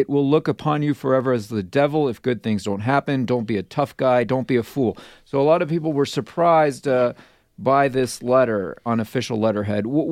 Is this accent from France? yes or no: yes; France; I'm from France originally.